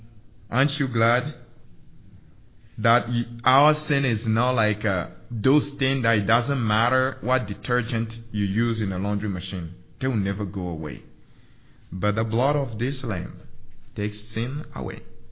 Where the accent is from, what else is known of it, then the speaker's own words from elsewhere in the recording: Togo; English is a second language; I'm from Togo, West Africa, by the way. I should have presented myself, but I hope you can tell by the accent. So it's humid and hot.